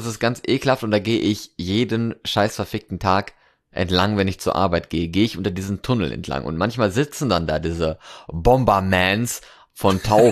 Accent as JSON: {"language": "German", "region": "North Rhine-Westphalia", "country": "Germany", "lives_now": "Cologne, Germany", "said": "Aber aus meiner Heimat, so Westfalen, ne, ist ja auch Nordrhein-Westfalen, Köln ist auch Nordrhein-Westfalen, aber hier sind wir im Rheinland, ne?"}